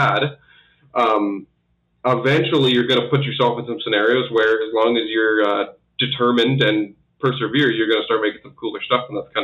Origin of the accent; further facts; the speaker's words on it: Manitoba, Canada; from Manitoba, based out of Winnipeg. Born and raised in Manitoba, not in Winnipeg.